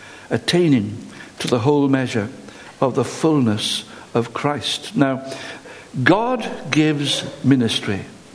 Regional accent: Wales, United Kingdom; Well, I'm Welsh and very proud of it.

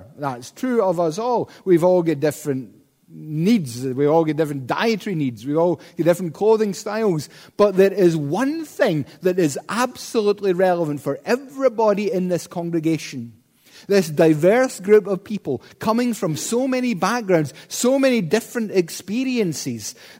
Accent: Scotland, United Kingdom; Being Scottish, it was 15 quid, so I didn't want to spend £15 on a journey into the heart of Islam.

